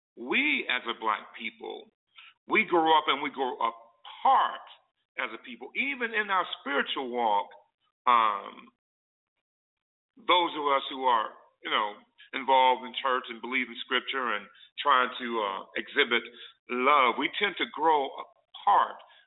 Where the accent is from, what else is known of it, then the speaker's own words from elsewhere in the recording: Detroit, Michigan, United States; I grew up in Detroit, and I think it was Champlain Park was the main park that our families would come together